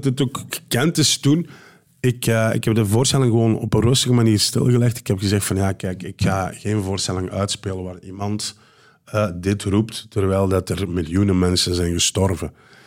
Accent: Limburg, Belgium; Ik ben van Belgisch Limburg, dus ik speelde de schoolvoorstellingen vaak in culturele centra in Limburg.

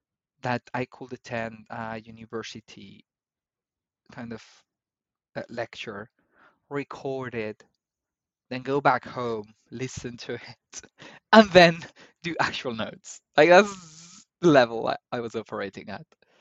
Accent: Spain; moved away as an adult; Yeah. So yeah. I left Spain when I was about 21. I'm now older than that.

